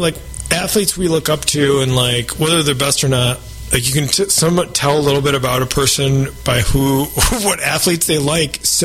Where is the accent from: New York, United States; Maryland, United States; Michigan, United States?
New York, United States; I grew up in New York State.